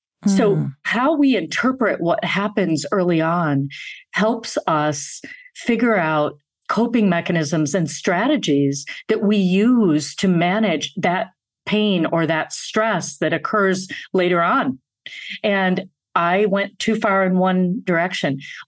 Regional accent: Grand Blanc, Michigan, United States; my parents are immigrants from India. And in 1965, they came here to build a life. I grew up in Grand Blanc, Michigan, and I'm the middle daughter of three.

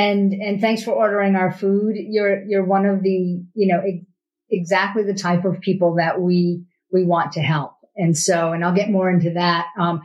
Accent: New England, United States; I grew up in New England. I was a relatively healthy eater.

